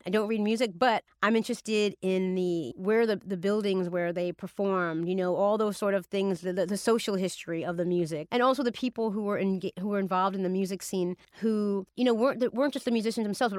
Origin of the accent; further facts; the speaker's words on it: New York City, New York, United States; So I'm actually from the Bronx